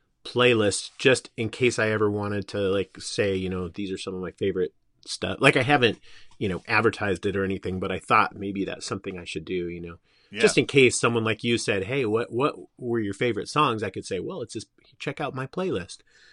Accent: Simi Valley, California, United States; So I grew up in Simi Valley, which was on the edge of Ventura County.

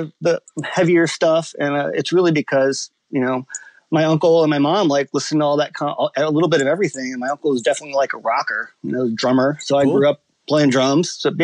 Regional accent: Brazil; first language Portuguese; English is a second language; also born or lived in United States; Well, I'm Brazilian. My parents are both from Brazil. I was born in the States.

